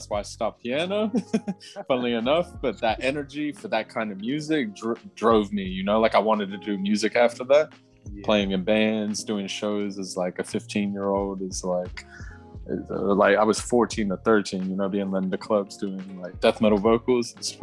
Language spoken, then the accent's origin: English; Portsmouth, South East England, United Kingdom; also born or lived in Orlando, United States; I grew up in Portsmouth in England, so that's down south. Not this kind of, it's a bit crummy, you know, it's not that nice.